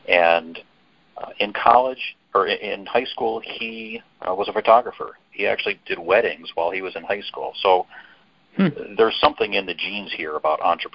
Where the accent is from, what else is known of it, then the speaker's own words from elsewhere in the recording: Cleveland, Ohio, United States; I live in a suburb of Cleveland, Ohio. It's actually the same suburb that I was born in. I was born probably about a block and a half from where I live right now.